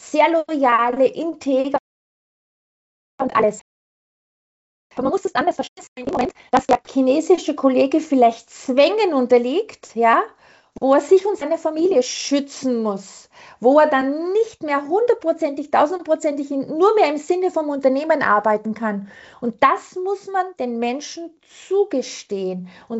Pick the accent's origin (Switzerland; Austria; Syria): Austria; now in China; meine Werte habe ich da gekriegt, wo ich aufgewachsen bin, in Österreich. Heute fühle ich mich international, vielleicht auch ein bisschen asiatisch.